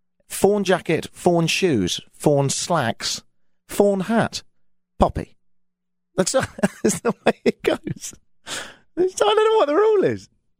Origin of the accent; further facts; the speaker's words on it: Brighton, South East England, United Kingdom; moved away; Every time I go back, I always go to my hometown, Brighton, and obviously fly into London. And I've got a lot of family in London.